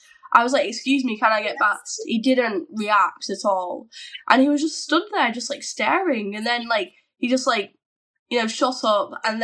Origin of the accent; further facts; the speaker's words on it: Bolton, North West England, United Kingdom; Yeah, I'm from Bolton. Obviously, Bolton has its own issues. I'm from, like, a village in Bolton, which is very nice. You say hi to one another as you go down the street.